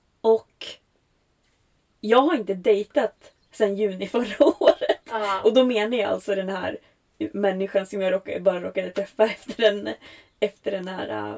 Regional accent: Sweden; det kändes mer seriöst när det var i Sverige. För här, det här är ju ändå mitt hemland.

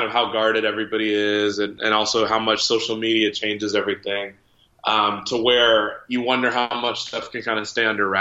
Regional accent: Chicago, Illinois, United States; But, yeah, I feel like growing up in Chicago, you know, it almost has to be your favorite player during that era.

